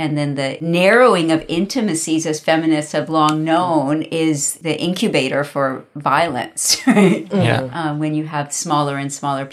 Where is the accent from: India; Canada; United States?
India; born there; I was born in India in a very expansive understanding of family, you know, which included all of my cousins.